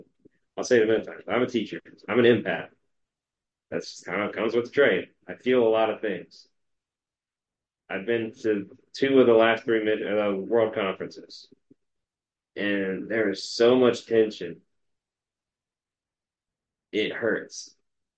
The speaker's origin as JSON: {"language": "English", "region": "the South", "country": "United States", "said": "And I'm from the South. There's a lot of dissonance in the way and how things have gone."}